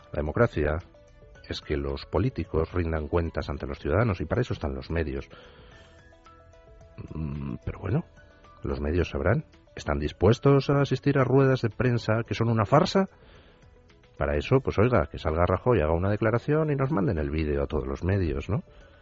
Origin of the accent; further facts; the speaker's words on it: Spain; somos los españoles de a pie